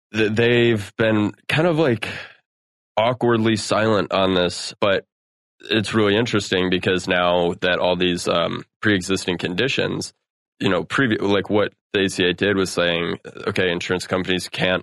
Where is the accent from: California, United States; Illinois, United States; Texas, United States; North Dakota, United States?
Illinois, United States; Chicago; I know, like, my hometown of Chicago, $38 billion in outstanding debt